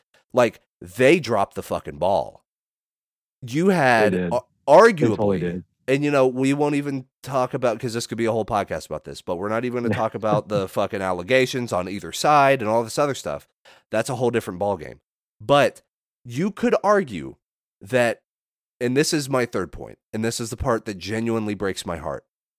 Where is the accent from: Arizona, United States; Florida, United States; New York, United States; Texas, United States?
Texas, United States; I can say, and here's the deal, I'm from Texas.